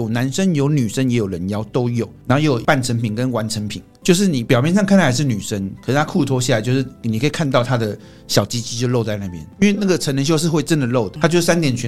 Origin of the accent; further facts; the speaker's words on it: Taiwan; 那我们台湾人是比较含蓄一点，